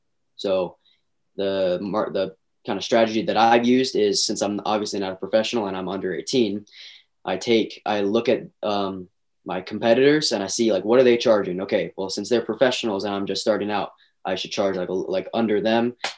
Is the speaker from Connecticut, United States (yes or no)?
no; Vacaville, California, United States; also born or lived in Vallejo, California; Okay, so I'm originally born in Vallejo, California. I was raised in Vacaville.